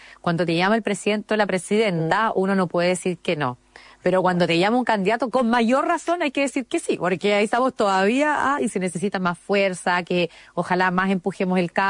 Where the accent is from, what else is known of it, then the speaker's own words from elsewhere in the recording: Antofagasta, Chile; yo soy antofagastina, es donde nací, me crié, vivo, etcétera. Bueno, yo siempre lo digo en realidad, vivo entre Antofagasta, Santiago y Valparaíso